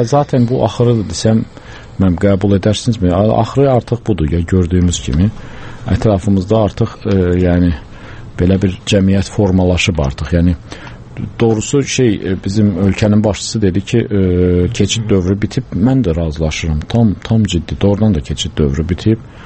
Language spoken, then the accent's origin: Azerbaijani; Baku, Azerbaijan; Mən NZS-də böyümüşəm. NZS-də daima zavodlar çalışırdı. Onun tüstüsünü, yəni belə də tüstüsü ilə böyümüş insan kimi